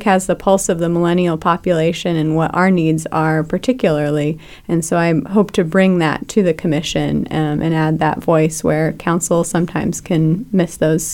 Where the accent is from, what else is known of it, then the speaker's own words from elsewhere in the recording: Bellingham, Washington, United States; I was. I grew up in the Birchwood neighborhood. I'm now in Leonard Streets.